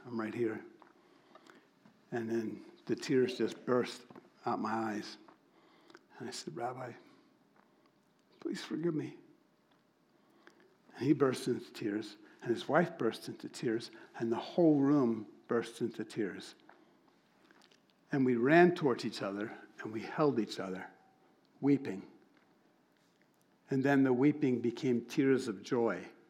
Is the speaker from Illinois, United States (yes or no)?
no; Yonkers, New York, United States; born there; So I said, "Well, I was born in Yonkers, New York."